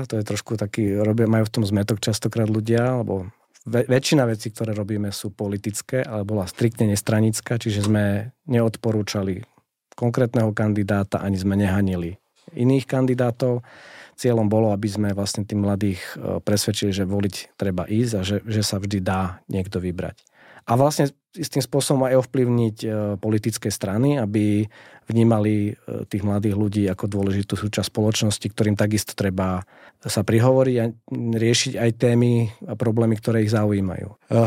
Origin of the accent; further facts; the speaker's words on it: Banská Štiavnica, Banská Bystrica Region, Slovakia; ja som z Banskej Štiavnice pôvodom. Som z takej idealistickej rodiny.